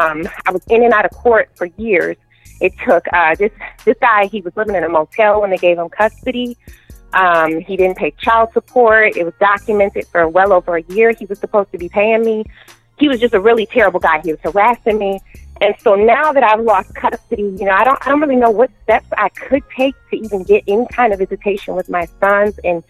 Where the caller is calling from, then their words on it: Michigan, United States; I'm calling from Michigan.